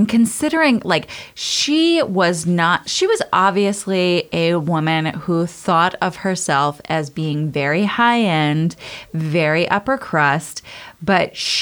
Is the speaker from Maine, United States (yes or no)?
yes; Maine, United States; I'm from Maine.